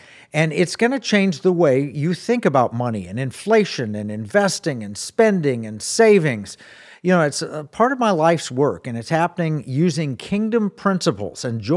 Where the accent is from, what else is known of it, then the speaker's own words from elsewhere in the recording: Tulsa, Oklahoma, United States; You know, I grew up in Tulsa, and Arkansas was the next state over.